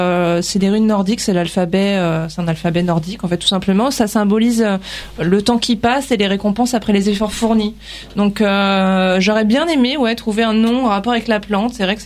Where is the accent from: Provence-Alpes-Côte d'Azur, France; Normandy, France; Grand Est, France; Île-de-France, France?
Île-de-France, France; Domont; also born or lived in Argenteuil / Enghien-les-Bains; je suis née à Argenteuil, mais j'ai toujours vécu à Domont. Enfin, après, je me suis expatriée sur Enghien. J'ai vécu 4 ans en Enghien après mes études.